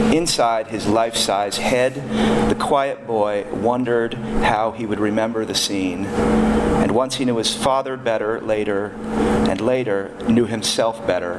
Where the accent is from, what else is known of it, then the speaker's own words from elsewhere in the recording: Burlington, Vermont, United States; When I was a kid, growing up outside of Burlington, Vermont, I didn't know my father